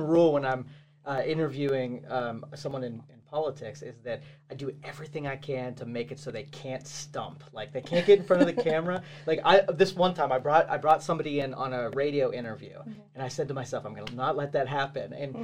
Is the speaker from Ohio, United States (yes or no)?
yes; Girard, Ohio, United States; Like I grew up in Girard.